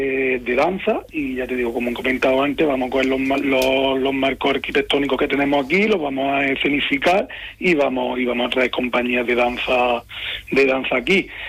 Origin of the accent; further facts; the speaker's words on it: Algodonales, Andalusia, Spain; now in Madrid, Spain; yo soy bailarín, tengo una compañía, vivo en Madrid, aunque sea de aquí de Algodonales, pero bueno, yo vivo en Madrid y tal.